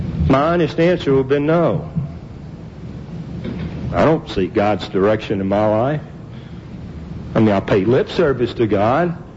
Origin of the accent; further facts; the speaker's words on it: South Carolina, United States; My spacesuit thankfully ended up in a museum in South Carolina, my home state.